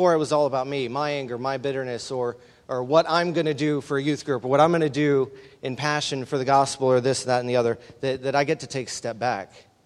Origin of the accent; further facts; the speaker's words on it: Virginia Beach, Virginia, United States; I grew up around Virginia Beach, not too far away from Virginia Beach, Virginia. I lost my accent a long time ago, but I'm a beach bum.